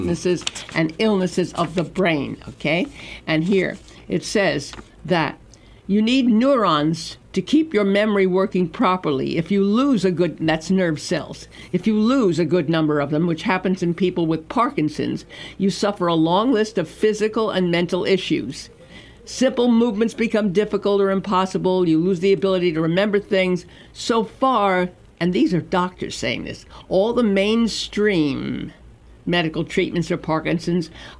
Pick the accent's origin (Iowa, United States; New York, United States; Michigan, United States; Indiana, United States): New York, United States; Brooklyn; I'm from Brooklyn, and the Brooklyn Dodgers were it for us.